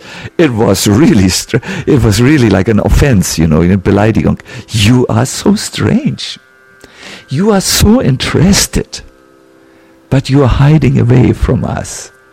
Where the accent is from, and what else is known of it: Hamburg, Germany